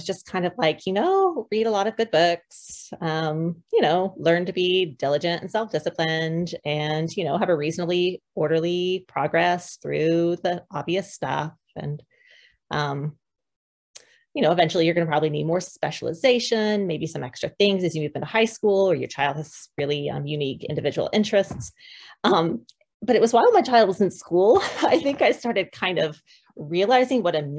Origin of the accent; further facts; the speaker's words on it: Raleigh, North Carolina, United States; So I grew up in the Raleigh area. I still live in the Raleigh area.